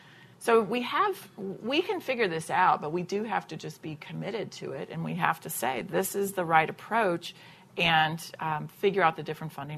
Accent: the South, United States; You know, I was raised as a Southerner, and, you know, you have to make sure your laundry's put away

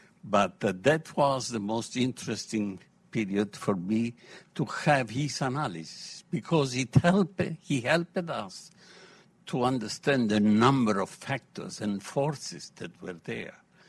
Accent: Rome, Lazio, Italy; I think I am the one who comes from more distance here because I come from Rome

